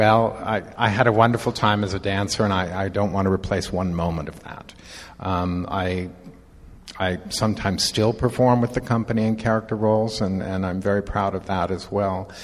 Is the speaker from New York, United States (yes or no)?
no; San Francisco, California, United States; born there; I was born here in the Bay Area. My family's here. It's very important for me to be a part of this community.